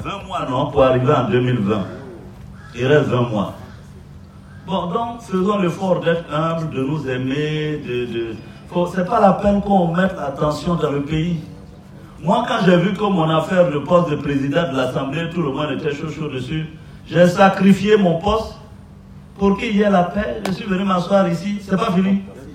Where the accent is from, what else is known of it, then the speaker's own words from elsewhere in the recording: Ferkessédougou, Savanes, Côte d’Ivoire; Moi, je suis du Nord. Je revendique Ferke.